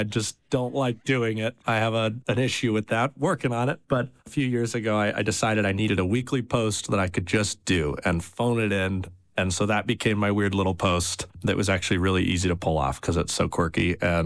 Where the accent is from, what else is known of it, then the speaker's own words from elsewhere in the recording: Utah, United States; Well, so I grew up sailing on the Jordanelle. I'll shout out Park City Sailing, my one of my favorite nonprofits.